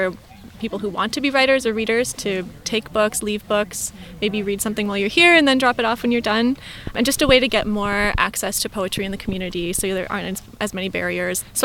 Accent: Toronto, Ontario, Canada; also born or lived in Montreal; now in Fredericton, Canada; I'm from Toronto originally, and then I spent my 20s in Montreal.

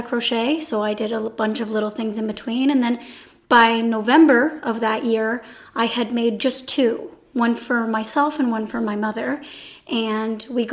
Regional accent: Picton, Ontario, Canada; now in Belleville, Canada; I was born and raised in Picton. This is my hometown. My grandfather was a member of the Wellington Legion, which is why I donated to Wellington. I only moved to Belleville, actually, the year I started crocheting.

